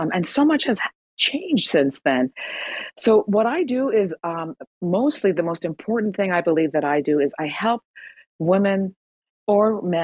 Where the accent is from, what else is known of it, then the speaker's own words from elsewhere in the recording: Iran; born there; first language Persian; English is a second language; My mother tongue is not English. It is Farsi. I was born in Iran.